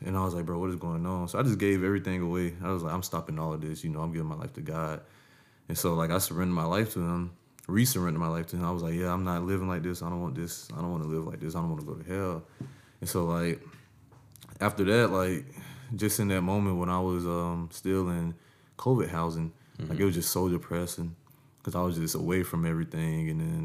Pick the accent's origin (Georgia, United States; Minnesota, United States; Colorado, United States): Georgia, United States; Augusta; I grew up in Augusta, Georgia, and I grew up in a Christian household, which is great.